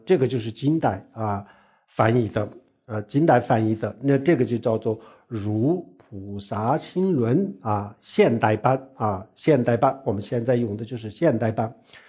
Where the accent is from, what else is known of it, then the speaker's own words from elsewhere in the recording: Sichuan, China; 那个是我们四川那边呢